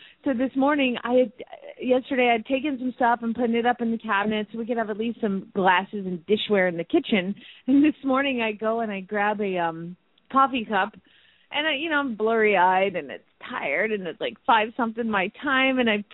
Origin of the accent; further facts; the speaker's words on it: Phoenix, Arizona, United States; from Phoenix, Arizona